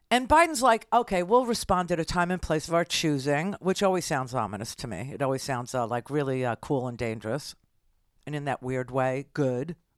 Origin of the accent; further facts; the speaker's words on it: New York, United States; As an American, as a New Yorker, I would please ask kindly, nicely, respectfully, don't name anything Tower.